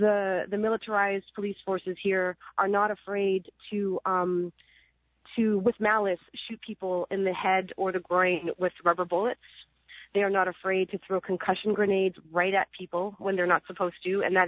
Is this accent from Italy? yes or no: no; Canada; now in United States; because I'm Canadian and I have a green card